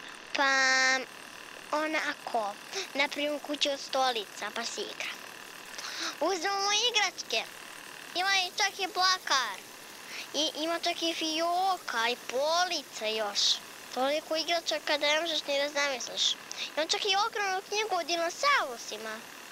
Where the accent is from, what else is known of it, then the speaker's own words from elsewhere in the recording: Banja Vrućica, Republika Srpska, Bosnia & Herzegovina; Ja sam iz Banja Vruć i … Živim sa mamom i babom. Imam 6 godina.